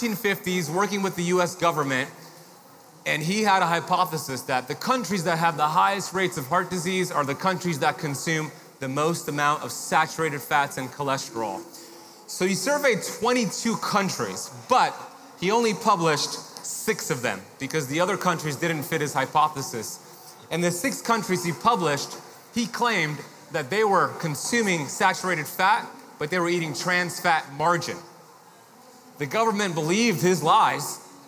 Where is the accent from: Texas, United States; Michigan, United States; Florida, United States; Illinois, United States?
Florida, United States; Miami; So I'm grateful to be a part of it in my hometown of Miami.